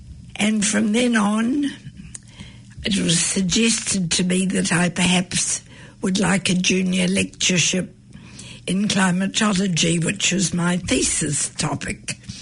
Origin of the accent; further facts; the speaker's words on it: London, United Kingdom; born there; I was born in London because my parents were in England at that time.